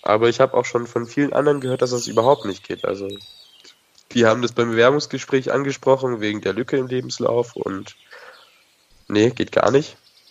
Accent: Nuremberg, Bavaria, Germany; gehe ich nicht mehr zurück in die Stadt, wo ich herkomme. Ich komme aus Nürnberg. Auf jeden Fall habe ich vor, in Bayern zu bleiben und gehe dann irgendein schönes Fleckchen, so Stadtrand oder Kleinstadt.

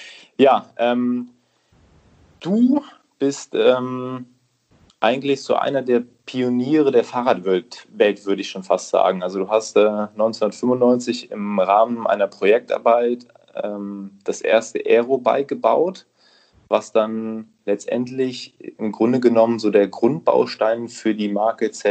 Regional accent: Krefeld, North Rhine-Westphalia, Germany; also ich bin ja ursprünglich aus Krefeld.

